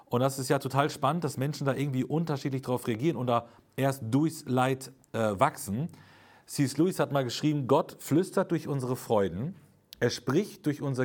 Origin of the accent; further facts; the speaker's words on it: Espelkamp, North Rhine-Westphalia, Germany; Genau, ich komme aus Espelkamp.